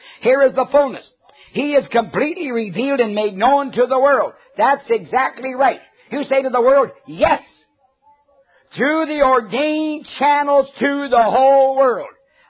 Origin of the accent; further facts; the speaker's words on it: Canada; I'm a Canadian. I know where that stuff came from.